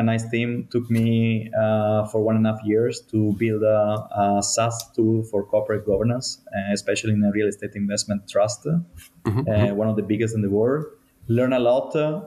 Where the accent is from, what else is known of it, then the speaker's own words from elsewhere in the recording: Trieste, Friuli-Venezia Giulia, Italy; English is a second language; also born or lived in Istanbul; now in Berlin, Germany; From my side, I'm Italian from Trieste.